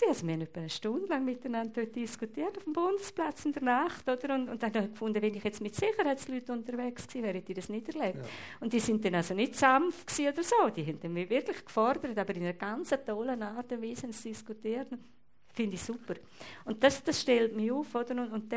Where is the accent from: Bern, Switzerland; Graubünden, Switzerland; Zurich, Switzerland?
Graubünden, Switzerland; Ich bin als Bündner ja auch gewöhnt, autonom zu sein und auch in den Bergen allein zu sein